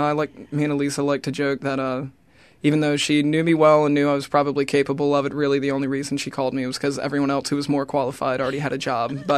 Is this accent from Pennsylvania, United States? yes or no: no; Washington, North Carolina, United States; but I went back to my hometown in Washington, North Carolina, and enrolled in community college credits